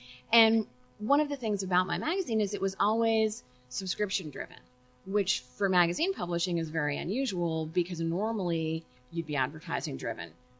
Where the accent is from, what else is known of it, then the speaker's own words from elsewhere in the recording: Montreal, Quebec, Canada; I'm from Montreal, Canada, as I've been saying here in the States.